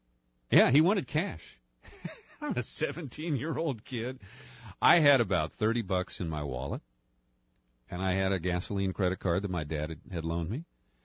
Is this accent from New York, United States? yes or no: no; Cincinnati, Ohio, United States; I grew up in Cincinnati, Ohio. It's about a five-hour drive to Chicago.